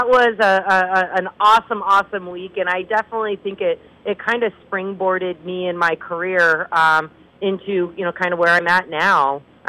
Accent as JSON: {"language": "English", "town": "Long Beach", "region": "California", "country": "United States", "tie": "born or raised there", "said": "I grew up in Long Beach, California, and I grew up playing in public golf."}